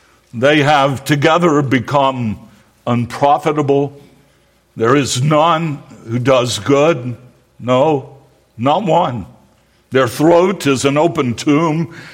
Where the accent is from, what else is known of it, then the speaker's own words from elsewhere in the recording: Winston-Salem, North Carolina, United States; My hometown, Winston-Salem, has seen 3 times more murders this year at this point than it did over the same time last year.